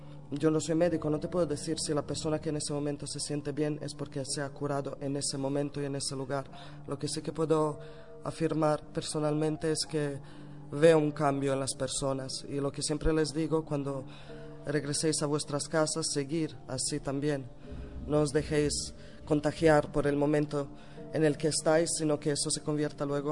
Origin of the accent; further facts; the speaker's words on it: Mostar, Federation of Bosnia and Herzegovina, Bosnia & Herzegovina; Spanish is a second language; yo soy de Mostar, pero sí que paso mucho tiempo en Medjugorje. Y he vivido temporadas ahí, sigo trabajando en Medjugorje.